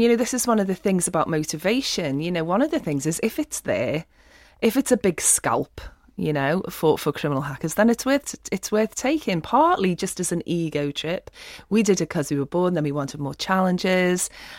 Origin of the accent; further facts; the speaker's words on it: Liverpool, North West England, United Kingdom; I got into this basically as a kid growing up in Liverpool with not an awful lot to do.